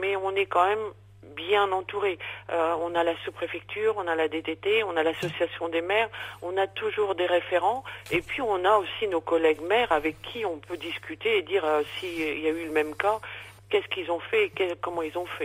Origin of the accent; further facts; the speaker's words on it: Normandy, France; moved away as an adult; je ne viens pas des Ardennes, je suis normande. Et quand je suis arrivée en 90 ici